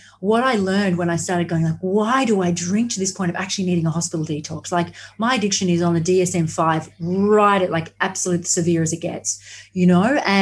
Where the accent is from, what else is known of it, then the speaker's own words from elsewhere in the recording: Australia; I'm from Australia, if that wasn't already obvious.